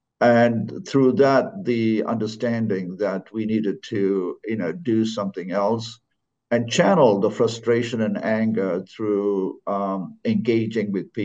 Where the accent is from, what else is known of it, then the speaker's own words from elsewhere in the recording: Malaysia; moved away as an adult; also born or lived in London; I was brought up, I was born in Malaysia, the one of eight. My parents are migrants from India.